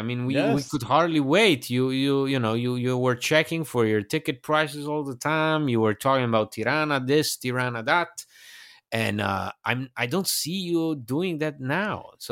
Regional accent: Bologna, Emilia-Romagna, Italy; It's my hometown. Where I have my roots.

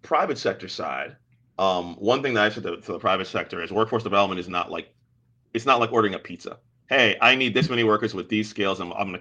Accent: Maryland, United States; I think about, during in my home state of Maryland, during the deepest parts of the pandemic

